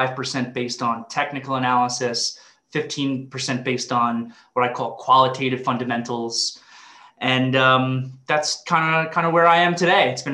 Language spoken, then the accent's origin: English; Long Island, New York, United States; So I grew up in Long Island, New York. I went to NYU for college.